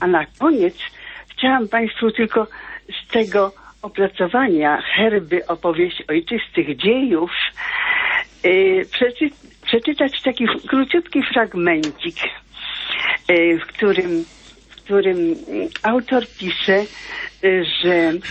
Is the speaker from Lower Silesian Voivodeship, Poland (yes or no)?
no; Łódź Voivodeship, Poland; ja wychowałam się właśnie w pobliżu Bronowa, tam gdzie ona zamieszkała, kiedy wyszła za mąż.